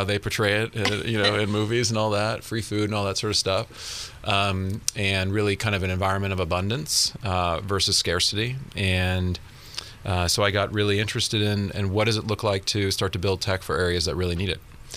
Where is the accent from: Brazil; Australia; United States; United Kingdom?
United States; San Francisco, California; I grew up in San Francisco. I went to Davis.